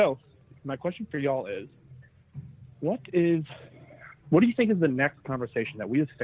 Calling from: Virginia, United States; from Virginia.

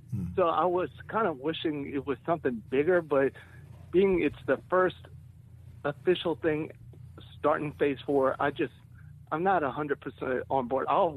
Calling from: Lafayette, Louisiana, United States; from Lafayette, Louisiana.

